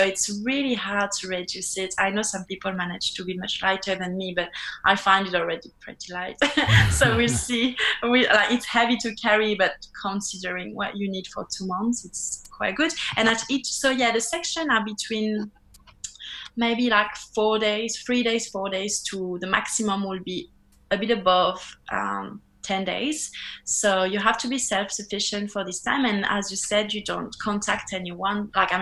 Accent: France; English is a second language; I'm from France. I've been traveling in New Zealand and Australia for 3 years.

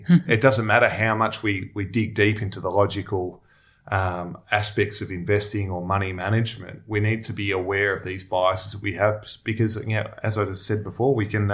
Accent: Melbourne, Victoria, Australia; Yeah, I grew up in Melbourne. I went to school around the corner from here too.

